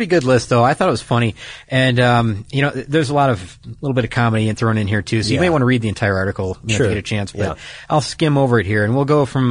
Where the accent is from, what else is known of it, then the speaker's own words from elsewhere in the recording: Detroit, Michigan, United States; And the reason that one stands out to me is because I'm from Detroit.